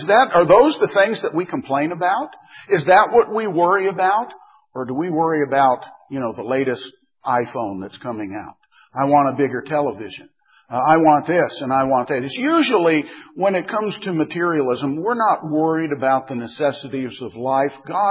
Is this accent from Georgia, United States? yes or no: no; Arizona, United States; Now, I grew up in Arizona, and we all know that Arizona is a desert.